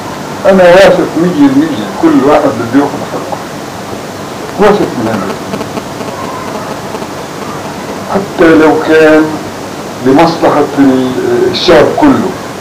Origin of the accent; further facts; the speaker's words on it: Palestine; ليش ما نحن يعني كفلسطينيين ما نأخذ حقنا؟